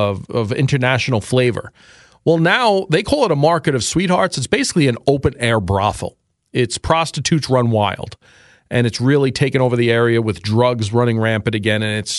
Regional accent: New York City, New York, United States; Now, I was born and raised in New York 14, the district in which she represents.

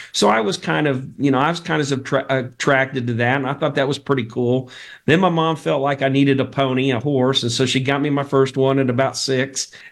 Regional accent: California, United States; So growing up in California, my mom was a horse lover.

